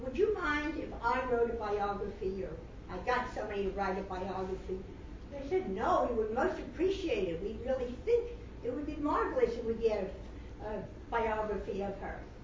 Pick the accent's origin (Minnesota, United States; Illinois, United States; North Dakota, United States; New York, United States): New York, United States; Queens; She's from Brooklyn. I'm from Queens.